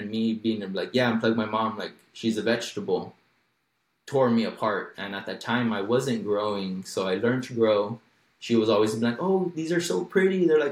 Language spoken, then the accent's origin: English; California, United States; born there; I was born here in the Coachella Valley on Native American land. So I have a lot of Mesoamerican or Native American influence on my life.